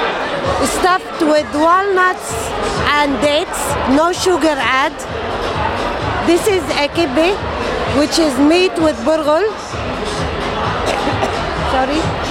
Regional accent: Israel; I grew up in Israel, which is, everybody know the situation over there.

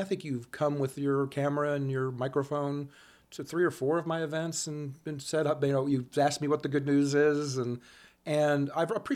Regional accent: Kansas City, United States; moved away as an adult; also born or lived in California; Grew up in Kansas City, was there till I was 30, and then moved to California.

